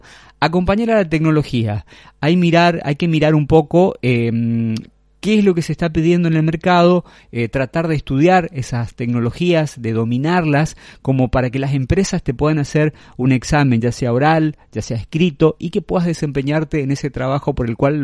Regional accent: Corrientes, Argentina; estamos en la ciudad de Corrientes, capital, mi ciudad natal, donde todavía comparto las tranquilidades de la siesta

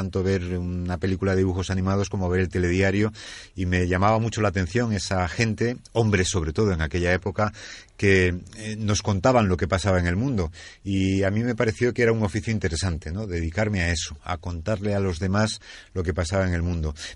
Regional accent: Palencia, Castile and León, Spain; de quedarme en Palencia, yo soy de Palencia, o de venirme a Madrid o de irme de corresponsal a otro sitio.

